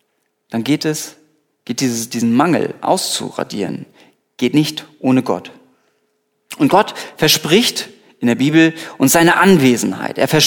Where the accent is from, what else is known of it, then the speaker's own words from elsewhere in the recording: Lübeck, Schleswig-Holstein, Germany; moved away as an adult; also born or lived in Mainz; Ich bin von Lübeck nach Mainz gezogen und ich kannte dort keine Menschenseele.